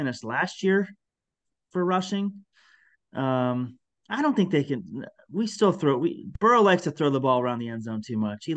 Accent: Ohio, United States; Well, it's weird in that I grew up in Browns country, northeastern Ohio

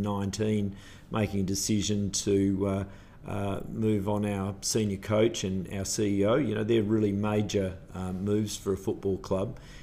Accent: Kellerberrin, Western Australia, Australia; I'm from Kellerberrin up in the Central Wheatbelt, and I played juniors up there.

